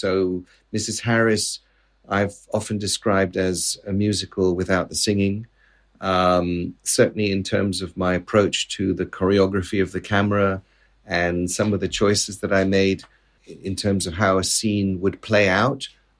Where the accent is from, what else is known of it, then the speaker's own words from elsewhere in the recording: central Mexico, Mexico; moved away; my older brother, my mother and my father and I all moved to the center of Mexico. And growing up in Mexico was an extraordinary experience